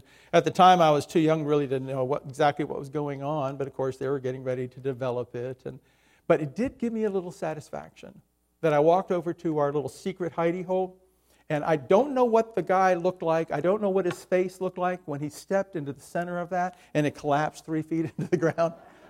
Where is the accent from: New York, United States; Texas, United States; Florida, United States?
Florida, United States; Miami; growing up in Miami, we had forts, a lot of forts.